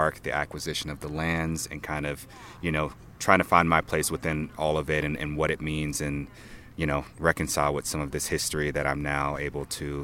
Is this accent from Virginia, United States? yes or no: no; Brooklyn, New York, United States; I'm from Brooklyn, New York.